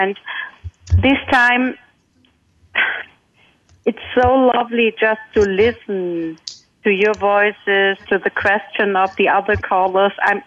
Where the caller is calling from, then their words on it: Düsseldorf, North Rhine-Westphalia, Germany; Hello, everyone. Hello, Shaya. I'm calling in from Düsseldorf in Germany.